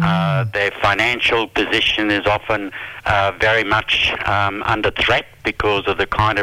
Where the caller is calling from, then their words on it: Brisbane, Queensland, Australia; From Brisbane.